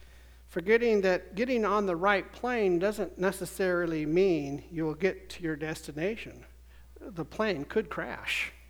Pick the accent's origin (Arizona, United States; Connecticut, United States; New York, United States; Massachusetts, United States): Arizona, United States; And I grew up in Arizona, and there we have many Indian reservations.